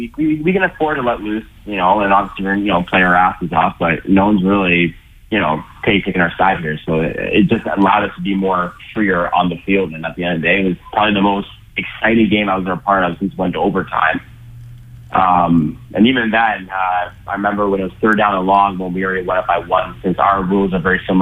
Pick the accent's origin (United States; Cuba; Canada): Canada; London, Ontario; So I brought it back to London, Ontario, which is my hometown. It's where I grew up.